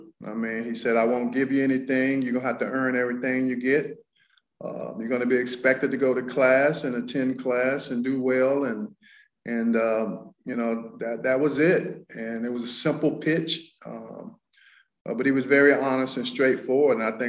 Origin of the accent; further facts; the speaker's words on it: North Carolina, United States; But growing up in North Carolina, your passion and your goals were to play in the ACC.